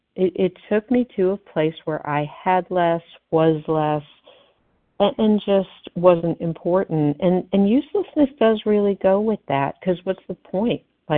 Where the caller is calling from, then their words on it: Atlanta, Georgia, United States; Oh, sorry. Yeah, Atlanta, Georgia.